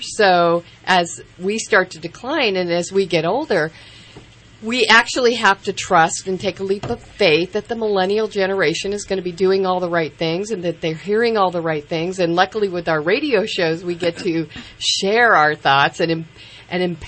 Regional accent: Pleasanton, California, United States; Well, when you think about it, in the Bay Area, now I grew up in Pleasanton, Livermore area.

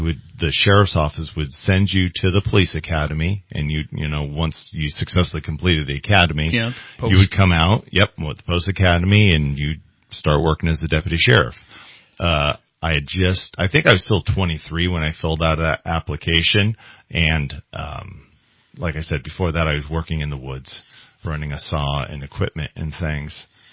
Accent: Cottonwood, California, United States; I was born and raised in Shasta County. I'm a Shasta County resident. I grew up in Cottonwood. Went to school down there.

